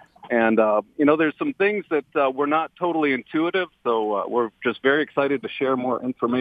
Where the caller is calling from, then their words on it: Grosse Pointe, Michigan, United States; I'm calling from Grosse Pointe.